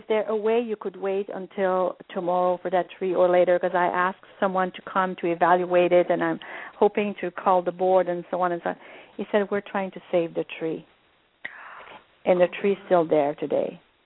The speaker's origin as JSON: {"language": "English", "town": "Quebec City", "region": "Quebec", "country": "Canada", "first_language": "French", "second_language": "English", "said": "I'm from Quebec City. My first language is French."}